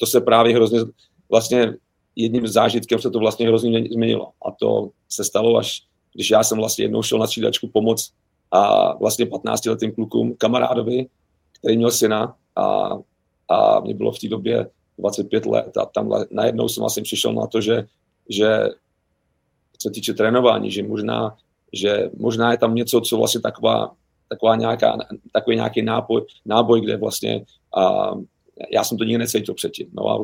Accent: Bohemia, Czechia; moved away as an adult; A já jsem vyrůstal v Čechách, byl jsem tam de facto do 18 let

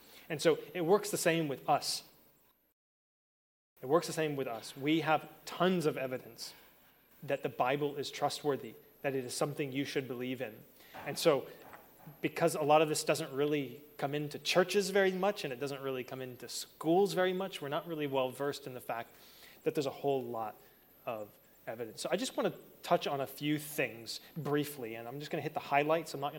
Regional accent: Florida, United States; also born or lived in Calgary, Canada; I was born in Canada, in Calgary, and then, but I grew up in Florida, because I was there since I was like 5 years old. So Florida feels like home.

